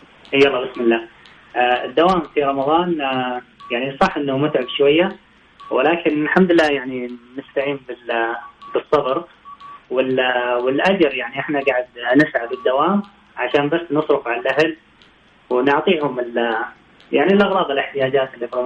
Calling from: Riyadh, Riyadh Province, Saudi Arabia; من الرياض.

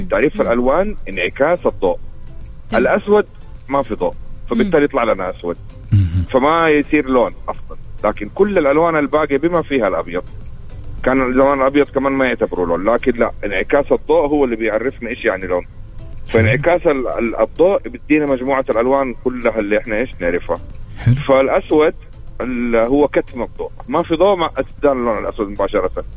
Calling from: Mecca, Makkah Province, Saudi Arabia

